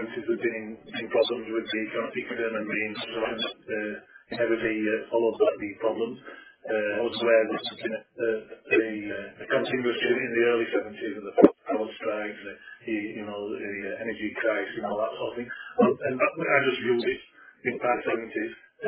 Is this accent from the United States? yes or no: no; Wales, United Kingdom; From a teenager growing up in Wales